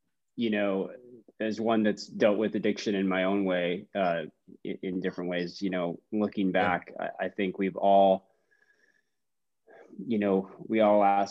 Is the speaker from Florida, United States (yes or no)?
no; Utah, United States; like me growing up in Utah in a very religious culture, religious family